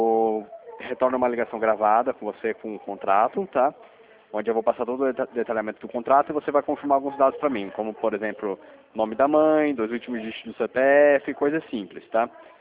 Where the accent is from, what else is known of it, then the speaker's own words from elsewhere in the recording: São José dos Campos, São Paulo, Brazil; Eu sou de São José dos Campos.